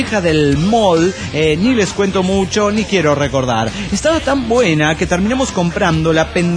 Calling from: Tlalpan, Mexico City, Mexico; de Tlalpan, México, DF. Pirata y demonio del DF mexicano.

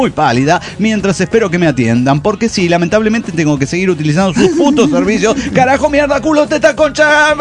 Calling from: La Pampa, Argentina; de La Pampa.

